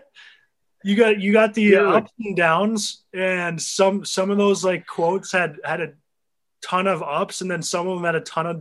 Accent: Grand Forks, North Dakota, United States; growing up in Grand Forks is tough not to be, because I went to almost every game, you know

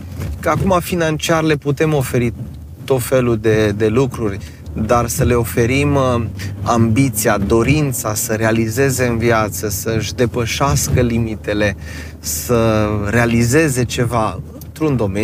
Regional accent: Alba Iulia, Alba County, Romania; Aici m-am născut, în Alba Iulia. Tata este din Zalău, din Sălaj, din Horatul Craznei. Mama de lângă Alba Iulia, din Bucerdea Vinoasă.

